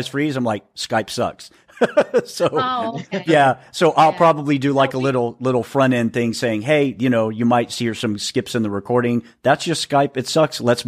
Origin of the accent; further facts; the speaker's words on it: Texas, United States; I grew up in West Texas, and there was a diner that my dad always took me to.